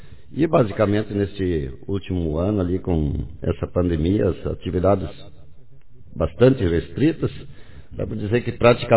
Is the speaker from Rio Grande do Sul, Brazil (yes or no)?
no; Dionísio Cerqueira, Santa Catarina, Brazil; also born or lived in Rondônia; quando me aposentei, então eu pedi licença e voltei para minha terra, Dionísio Cerqueira